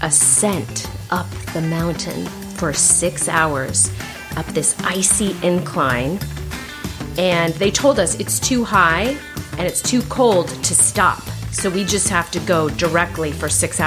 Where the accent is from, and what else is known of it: Fullerton, California, United States; born or raised there